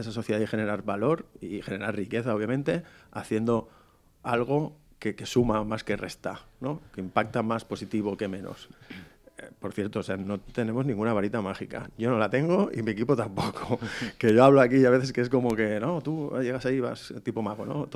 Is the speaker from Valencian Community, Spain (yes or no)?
yes; Valencian Community, Spain; first language Valencian; porque yo soy valenciano parlante, pero bueno, castellano